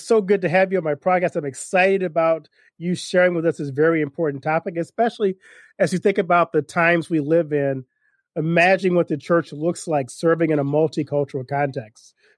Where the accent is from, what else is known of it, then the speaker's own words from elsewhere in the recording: Louisiana, United States; I grew up in Louisiana. It was a very diverse community of believers and cultures.